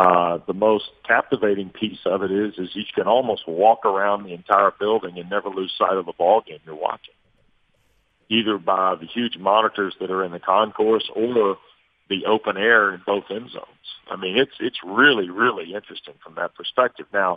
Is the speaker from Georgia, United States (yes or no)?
yes; Georgia, United States; I grew up in Georgia. Where's my high school helmet?